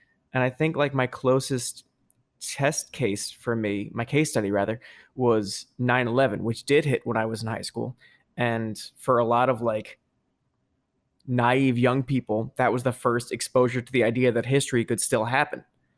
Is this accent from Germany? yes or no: no; New Jersey, United States; And our reaction to 9/11 growing up in New Jersey was like, a swell of community